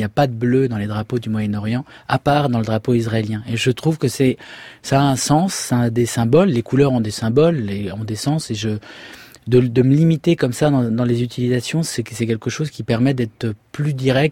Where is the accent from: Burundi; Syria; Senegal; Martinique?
Syria; Alors, est-ce que c'est parce que j'ai grandi en Syrie où il y avait beaucoup de contraintes?